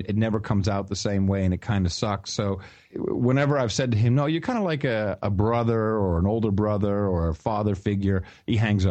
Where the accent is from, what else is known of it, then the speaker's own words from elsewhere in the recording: Amsterdam, North Holland, Netherlands; English is a second language; I started in radio when I was 15 And I grew up in Amsterdam, actually